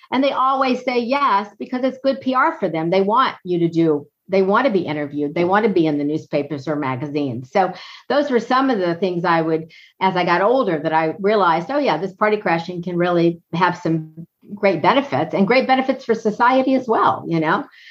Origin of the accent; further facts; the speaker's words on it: Georgia, United States; also born or lived in Florida; I grew up in Georgia, but I went to school in Florida